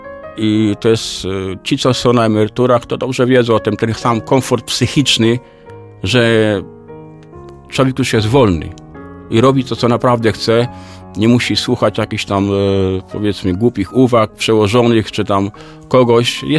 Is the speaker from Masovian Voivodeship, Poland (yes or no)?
yes; Masovian Voivodeship, Poland; moved away as an adult; now in Silesia, Poland; ja w ogóle pochodzę z Mazowsza, w 87 roku przyjechałem na Śląsk